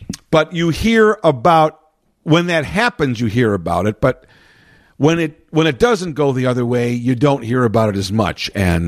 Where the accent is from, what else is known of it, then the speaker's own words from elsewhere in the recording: Chicago, Illinois, United States; Well, having lived, being born and raised and still live in the Chicago area, born and raised in Chicago, still live in the Chicagoland area, very close to the city